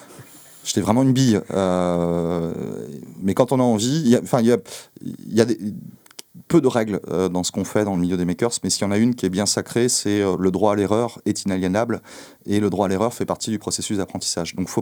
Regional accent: Rennes, Brittany, France; En tant que Rennais

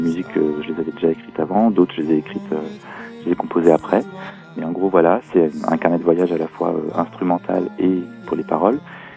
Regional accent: Bastia, Corsica, France; born there; Moi, je suis né à Bastia et ma famille a une maison dans le Cap Corse à Pietrangorda.

